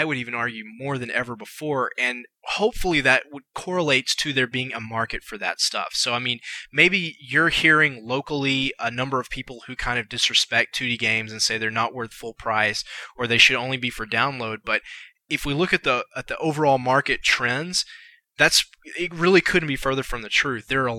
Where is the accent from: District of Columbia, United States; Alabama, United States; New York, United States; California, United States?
Alabama, United States; And even me, you know, I'm from Alabama